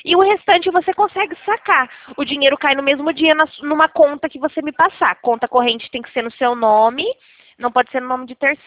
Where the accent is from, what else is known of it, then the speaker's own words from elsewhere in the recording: Limeira, São Paulo, Brazil; eu sou de Limeira.